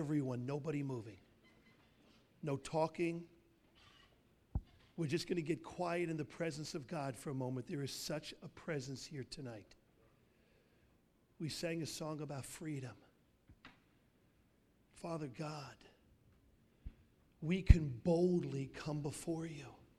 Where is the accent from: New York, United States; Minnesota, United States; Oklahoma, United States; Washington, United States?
New York, United States; Brooklyn; Growing up in Brooklyn, I grew up with two wonderful parents. My dad is Italian. My mom is Swedish.